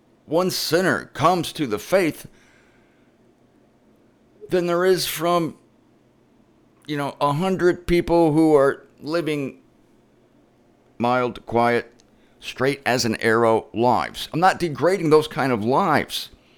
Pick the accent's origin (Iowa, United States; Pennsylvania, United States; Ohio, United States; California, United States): Ohio, United States; later today I'm going to be flying to my home state of Ohio. I'm going to visit my family.